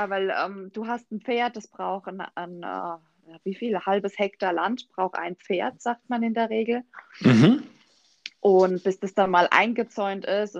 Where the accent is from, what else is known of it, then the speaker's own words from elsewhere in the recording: Mannheim, Baden-Württemberg, Germany; accent: Mannheim dialect; Bezug zu Mannheim, ich glaube, das hört man ganz gut an meinem gemischten Dialekt. Also ich babbel ja schon noch monnemarisch